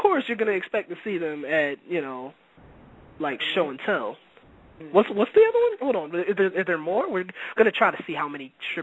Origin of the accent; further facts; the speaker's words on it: Philadelphia, Pennsylvania, United States; I'm just saying this as not only an American citizen, I'm saying this as a Philadelphian, I'm saying this as a human being.